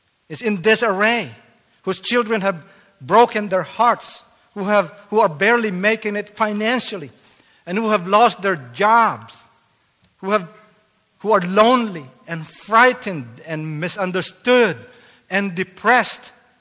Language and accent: English; Philippines; now in United States; growing up in the Philippines, I was more exuberant before I came to the United States in doing worship.